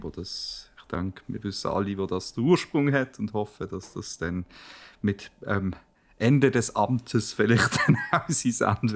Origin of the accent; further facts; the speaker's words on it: Switzerland; zahlst so viel Steuern, dass du die noch musst zahlen als Schweizer Bürger